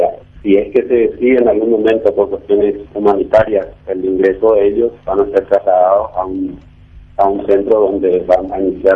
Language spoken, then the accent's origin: Spanish; Paraguay; somos todos paraguayos y estamos en el territorio nacional